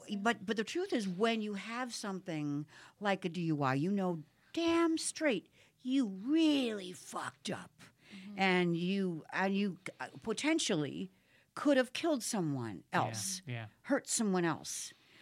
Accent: Austin, Minnesota, United States; I mean, I grew up in Austin, Minnesota, where there was nothing but a meatpacking plant, the Hormel meatpacking plant.

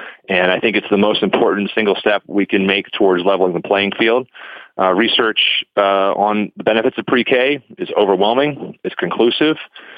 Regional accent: Maryland, United States; Growing up in Baltimore County, I was the product of the county school system. I remember hearing the blast furnace growing up.

